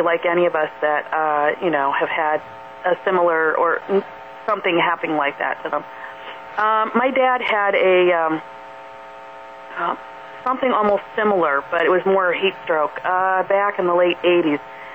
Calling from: Columbus, United States; Hi, Kevin. … from Columbus.

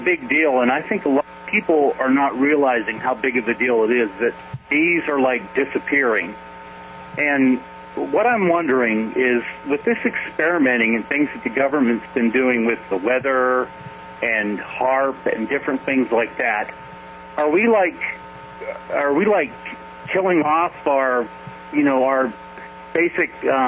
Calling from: Fuquay-Varina, North Carolina, United States; Hey, Kevin … I'm calling from Fuquay, Varina, North Carolina.

